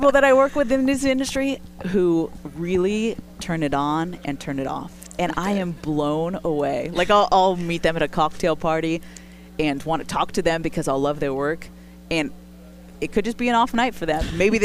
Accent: Fresno, California, United States; I'm from Fresno.

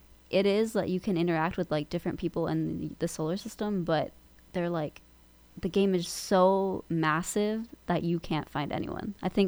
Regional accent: California, United States; Yeah, obviously, growing up in SoCal, like 70

